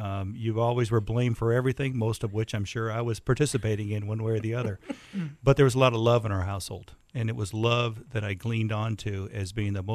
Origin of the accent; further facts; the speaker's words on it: Midwest, United States; also born or lived in Iowa; I grew up in Illinois and Iowa, Midwestern farm community. My father's a Lutheran minister, okay.